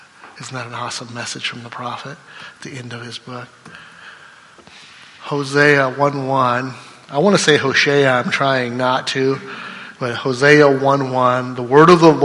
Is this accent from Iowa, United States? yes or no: yes; Iowa, United States; but we're from Iowa.